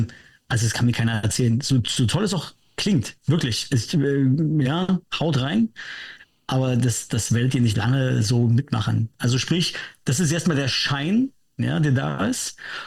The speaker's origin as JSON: {"language": "German", "town": "Karlsruhe", "region": "Baden-Württemberg", "country": "Germany", "said": "Bin aus Karlsruhe"}